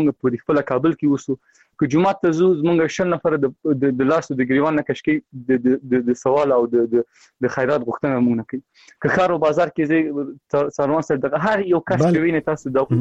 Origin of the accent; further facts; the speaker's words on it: Afghanistan; مونږ د افغانستان یو وګړي او د دې ملت یو ورکی